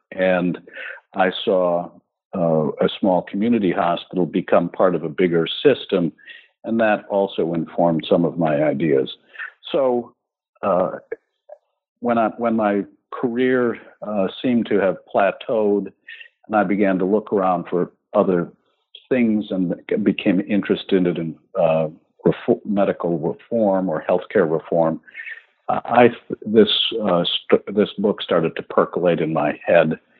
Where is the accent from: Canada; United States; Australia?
United States; Milwaukee, Wisconsin; born there; Certainly. I was born in Milwaukee, Wisconsin. Maybe that's starting too soon for you.